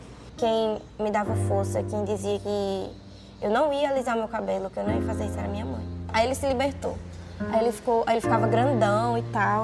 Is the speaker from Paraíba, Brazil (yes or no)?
yes; Jericó, Paraíba, Brazil; also born or lived in Feira de Santana; Eu nasci na Bahia, em Feira de Santana. Só que com 9 meses eu fui pro sertão da Paraíba, numa cidade chamada Jericó, paraibaiana. Paraibaiana, sertaneja, nordestina.